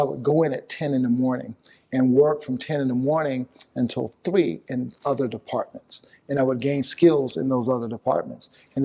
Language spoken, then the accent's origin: English; the South, United States; I grew up in the South. And there was a lot of racism during the time that I grew up.